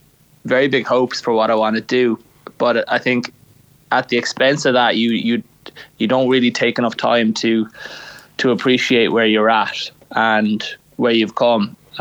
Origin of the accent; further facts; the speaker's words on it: Waterford, Munster, Ireland; moved away as an adult; I left Waterford like when I was, I went to 19. To be honest, growing up in Waterford, going to De La Salle